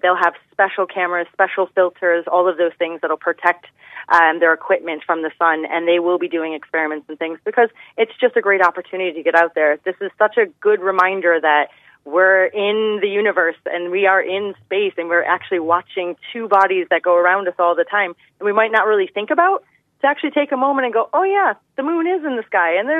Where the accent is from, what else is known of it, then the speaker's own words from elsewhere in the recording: Buffalo, New York, United States; now in Cork, Ireland; as you notice, you probably can hear I'm not from Cork. I'm actually from New York.